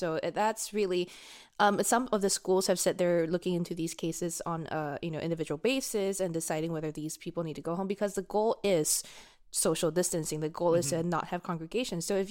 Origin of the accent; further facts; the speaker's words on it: Singapore; I'm Singaporean